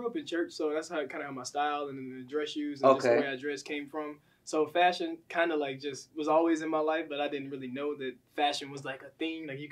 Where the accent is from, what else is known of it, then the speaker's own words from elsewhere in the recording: Arkansas, United States; growing up in Arkansas wasn't easy or anything because I had a poor upbringing